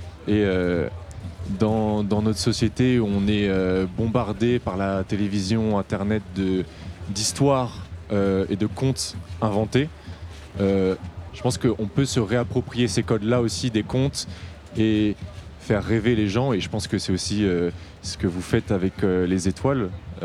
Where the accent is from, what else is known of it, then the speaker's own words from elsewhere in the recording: Nantes, Pays de la Loire, France; Moi, je suis de Nantes aussi.